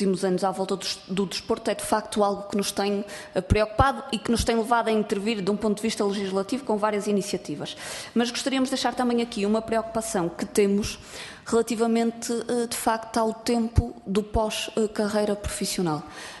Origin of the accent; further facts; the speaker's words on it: Vila Nova de Gaia, Norte, Portugal; eu sou do Distrito do Porto e até sou de Vila Nova de Gaia